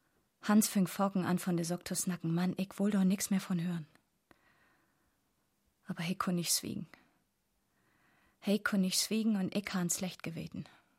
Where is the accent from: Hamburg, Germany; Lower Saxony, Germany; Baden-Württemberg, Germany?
Hamburg, Germany; Wir leben damals in Hamburg. Ich bin in der Stadt groß geworden.